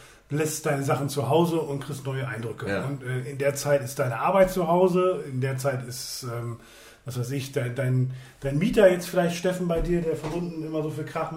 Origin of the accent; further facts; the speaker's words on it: Münster, North Rhine-Westphalia, Germany; ich komme ja gebürtig aus NRW, aus Münster, aus Ringgerode, so ein kleines Kaff.